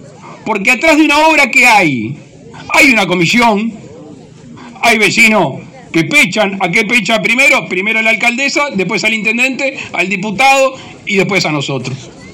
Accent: Uruguay; todos y cada uno somos orientales, somos uruguayos

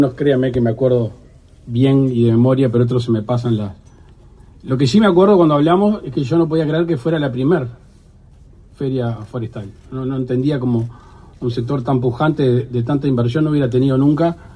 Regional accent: Cerro Colorado, Florida, Uruguay; de hecho donde yo soy, de Cerro Colorado, había uno histórico

